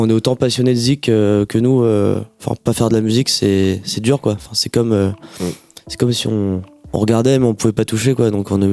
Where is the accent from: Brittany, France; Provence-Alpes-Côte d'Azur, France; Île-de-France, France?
Brittany, France; now in Rennes, France; On était tous les deux à Brest avant, on se connaissait pas, parce qu'on vient tous les deux du Finistère Sud. Et moi je suis venu à Rennes pour faire de la zik